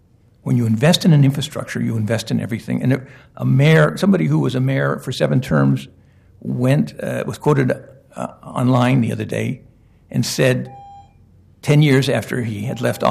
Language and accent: English; Portland, Oregon, United States; born there; moved away; I was born in Portland, and I left to learn how to write movies, and ended up writing technology and a lot of other things, and recently, 2 years ago, moved back to Portland